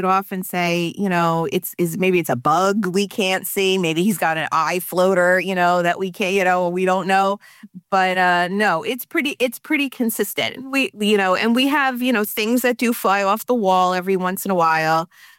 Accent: New Jersey, United States; I grew up in North New Jersey and in an Italian-American family, go figure.

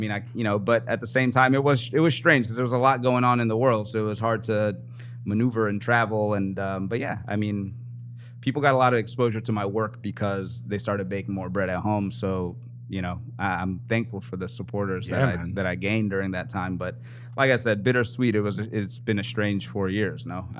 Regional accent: New Orleans, Louisiana, United States; I'm from New Orleans.

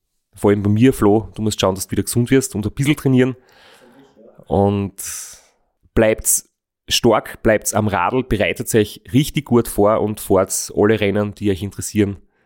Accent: Austria; dass ich aus Österreich bin

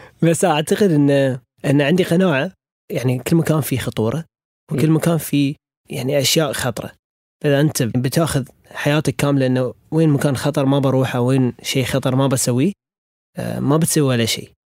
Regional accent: Bahrain; فأحس يعني رجعتي للبحرين، دام أنا من البحرين،

